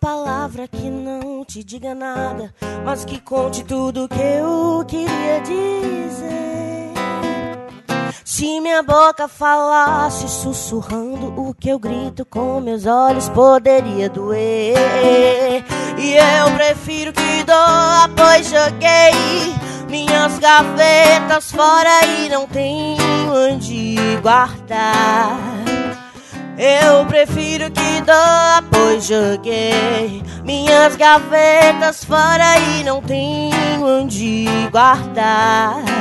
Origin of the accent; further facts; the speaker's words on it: Minas Gerais, Brazil; Eu sou mineira